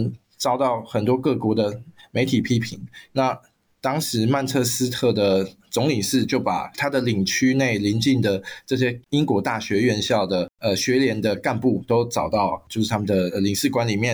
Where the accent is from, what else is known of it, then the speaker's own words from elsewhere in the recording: Taiwan; 他其实我不太确定他跟我们台湾人理解的学生会是不是同样东西